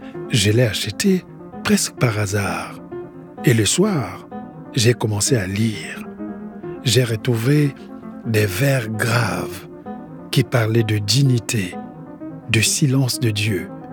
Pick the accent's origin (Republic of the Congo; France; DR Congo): Republic of the Congo; Pointe-Noire; J'étais encore au Congo, dans la ville portuaire de Pointe-Noire. Devant le cinéma Rex, un des cinémas des quartiers populaires de ma ville natale